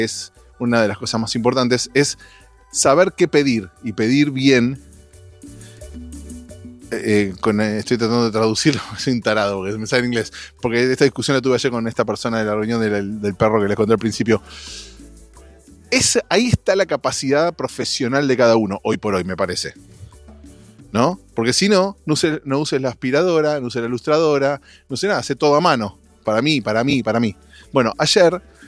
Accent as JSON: {"language": "Spanish", "country": "Argentina", "said": "El tono cuando nos imitan a los argentinos es como italiano."}